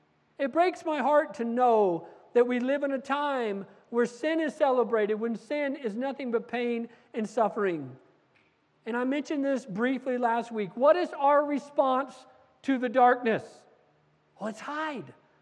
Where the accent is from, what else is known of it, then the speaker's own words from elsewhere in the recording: New Mexico, United States; I came from New Mexico. I was a young guy.